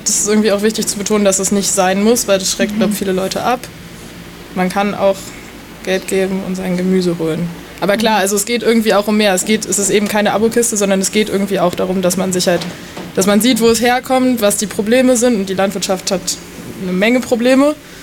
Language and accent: German; Berlin, Germany; aber ich bin halt in Berlin aufgewachsen